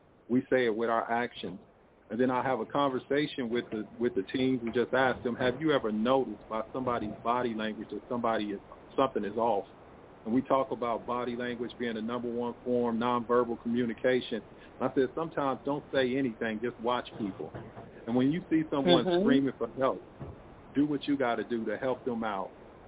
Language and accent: English; Kansas City, Missouri, United States; I'm from Kansas City, Missouri. So I'm calling from across I-70 on the other side.